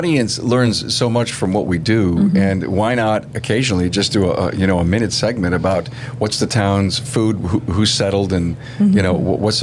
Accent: Buffalo, New York, United States; But of course, we're from Buffalo, so what are we famous for?

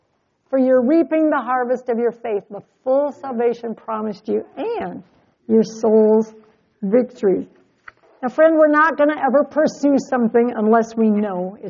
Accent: Estelline, United States; Well, I grew up in Esteline from first grade to 10th grade, and the heat in our house was this radiator.

